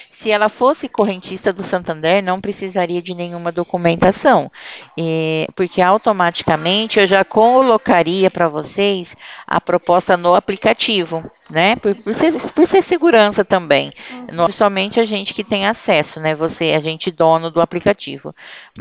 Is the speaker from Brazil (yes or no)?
yes; São Paulo, Brazil; O meu DDD não é 22, porque eu sou do estado de São Paulo